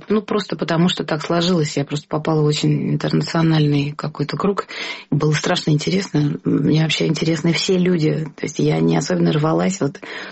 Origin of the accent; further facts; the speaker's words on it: Russia; потому что мы все из России, то мы поэтому вместе.